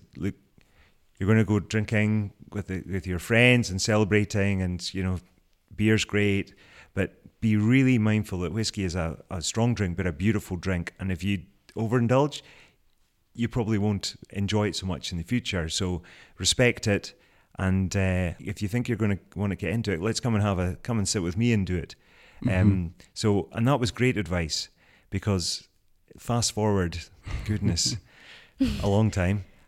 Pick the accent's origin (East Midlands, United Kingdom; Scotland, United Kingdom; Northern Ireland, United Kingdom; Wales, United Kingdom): Scotland, United Kingdom; Inverness; where we grew up in Inverness, which is what, an hour drive from Elgin.